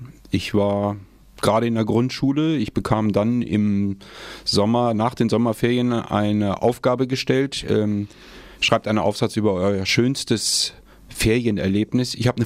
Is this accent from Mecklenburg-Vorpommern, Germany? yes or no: no; Bamberg, Bavaria, Germany; now in Hamburg, Germany; Bamberger. Ein gebürtiger Franke. Ich kann auch noch zweisprachig, gell?